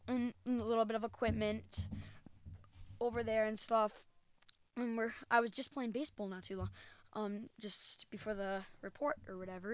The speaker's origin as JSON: {"language": "English", "town": "La Crosse", "region": "Wisconsin", "country": "United States", "said": "I am from La Crosse, Wisconsin."}